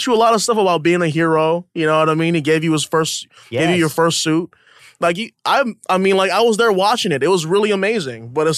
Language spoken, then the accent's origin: English; Hawaii, United States; now in New York, United States; You know, I'm from Hawaii, you know, for a small town. Moved to New York, went to drama school.